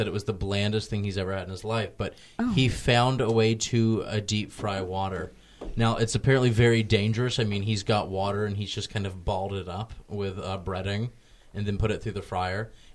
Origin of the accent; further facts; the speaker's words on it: the South, United States; I'm from the South.